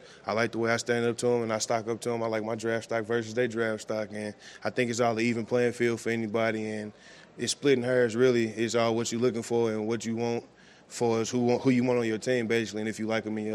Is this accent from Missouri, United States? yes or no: yes; Missouri, United States; that's a blessing to stay in my hometown, never leaving the state of Missouri playing football, so except when I went to junior college.